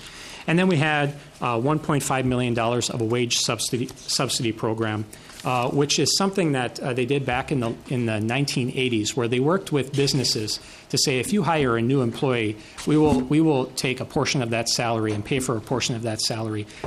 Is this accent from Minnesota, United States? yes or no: yes; Chisholm, Minnesota, United States; lower left hand is probably my favorite view in northeastern Minnesota, and it's right down outside my hometown of Chisholm, and this is where Iron World is located.